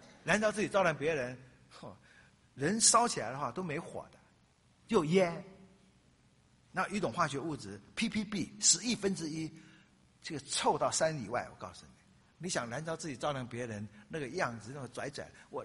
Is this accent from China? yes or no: no; Taiwan; 我在眷村长大了，